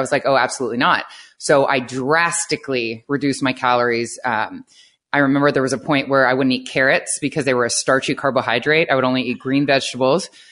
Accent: Ohio, United States; I grew up in Ohio, and I was the oldest of four girls, and all four of us ended up playing Division I soccer in college.

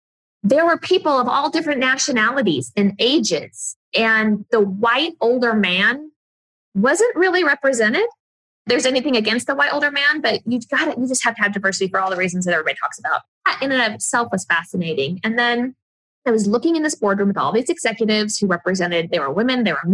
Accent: Las Vegas, Nevada, United States; I'm from Vegas. I'm crazy about my town.

